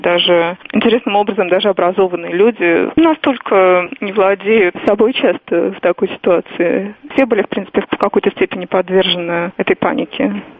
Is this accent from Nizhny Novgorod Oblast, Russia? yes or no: no; Moscow, Russia; Я выросла в Москве, никогда не было землетрясений.